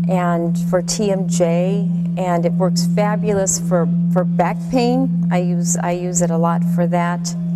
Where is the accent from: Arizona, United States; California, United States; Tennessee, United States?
Arizona, United States; Phoenix; I am from Phoenix, Arizona, and I'm a naturopath doctor.